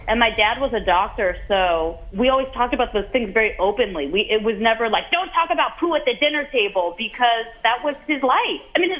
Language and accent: English; San Francisco, California, United States; when I warmed up for my special in my hometown, San Francisco